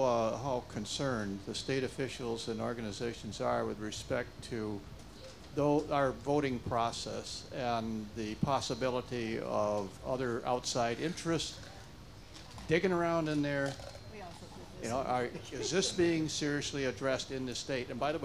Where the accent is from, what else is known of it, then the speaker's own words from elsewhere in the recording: Jackson, Michigan, United States; from Jackson